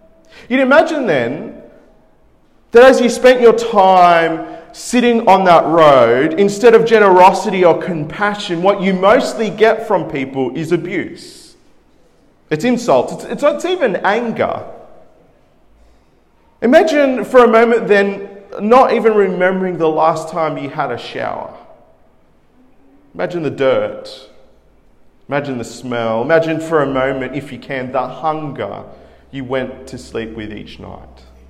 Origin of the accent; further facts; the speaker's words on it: Peru; So that's where I'm from. I'm from Peru, and decided to take my wife along to go see these ancient ruins.